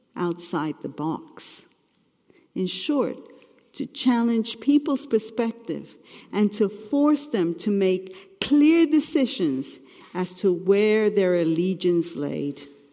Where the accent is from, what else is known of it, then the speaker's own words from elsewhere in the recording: United Kingdom; But being British, you would never tell me.